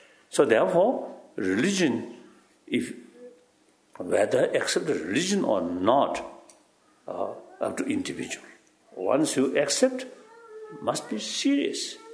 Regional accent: Amdo, China; I'm Tibetan, and particularly I come from Amdo area.

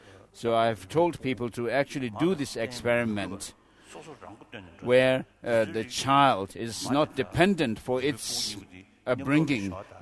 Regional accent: Amdo, China; English is a second language; I was born a peasant in Amdo, in a very remote place, in Amdo, in Tibet.

